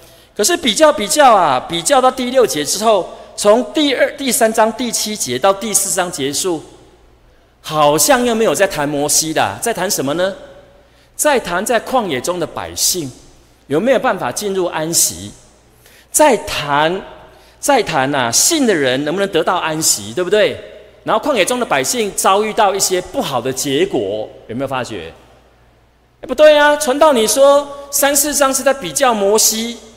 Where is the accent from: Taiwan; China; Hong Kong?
Taiwan; 我们台湾人的个性啦